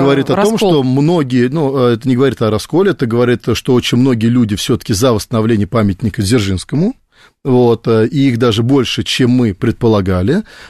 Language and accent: Russian; Moscow, Russia; как житель Москвы, коренной житель Москвы